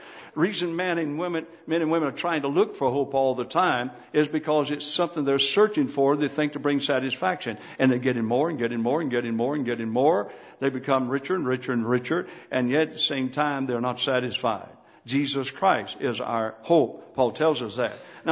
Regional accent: United States; I thank God I'm American. I thank God for that.

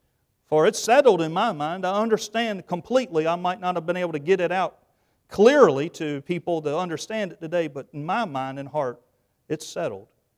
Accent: Bible Belt, United States; I'd never even heard it before. And I grew up in the Bible Belt.

